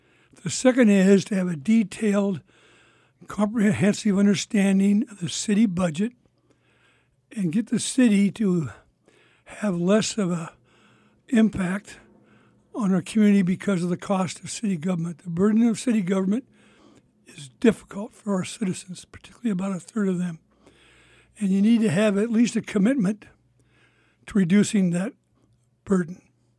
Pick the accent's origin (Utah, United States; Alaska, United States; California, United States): Alaska, United States; Sitka; I am running for mayor. I grew up in Sitka, graduated from Sitka High in 1957